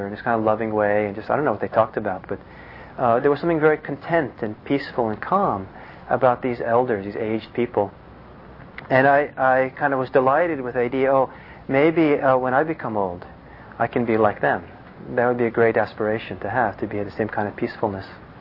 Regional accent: Norway; also born or lived in Italy; both in Norway where I grew up there, and also I grew up in Italy

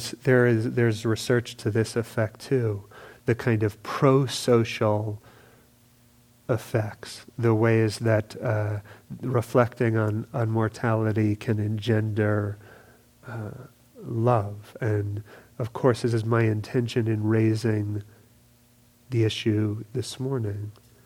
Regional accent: New York, United States; I grew up in New York. My parents were, I was out here, but my parents were there on 9/11.

